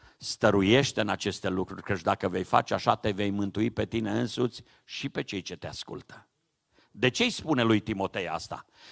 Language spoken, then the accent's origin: Romanian; Romania; Acum eu vin din România, nu știu dacă la dumneavoastră se întâmplă asta. Avem biserici mai mici în țară.